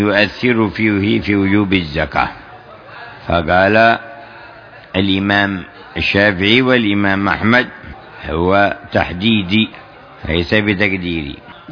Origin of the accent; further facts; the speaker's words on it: Hadhramaut, Yemen; فبالأواقي الموجودة عندنا في حضرموت تصير 21 وقية